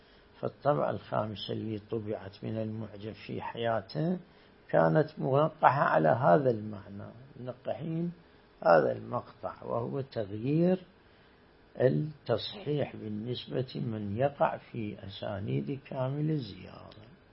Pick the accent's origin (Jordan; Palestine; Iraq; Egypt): Iraq; moved away as an adult; وطلعت 79 من العراق